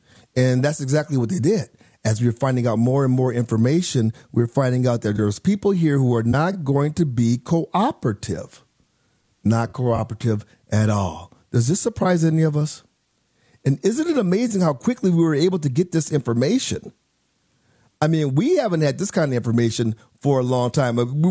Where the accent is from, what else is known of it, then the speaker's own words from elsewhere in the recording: Phoenix, Arizona, United States; My name is … I am from Phoenix, Arizona.